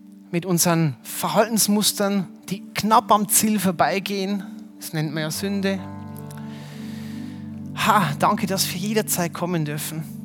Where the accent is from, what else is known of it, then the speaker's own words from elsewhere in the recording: Bavaria, Germany; Gerade so als Bayer, verstehst du, wir haben ja eigentlich recht